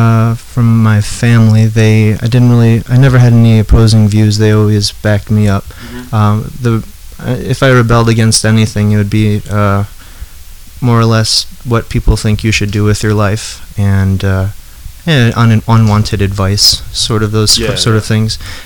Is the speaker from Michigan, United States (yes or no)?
yes; St. Joseph, Michigan, United States; I grew up in St. Joseph, Michigan.